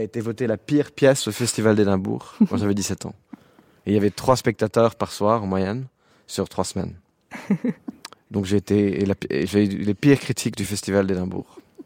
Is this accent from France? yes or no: no; England, United Kingdom; j'ai grandi en Angleterre, donc je suis anglais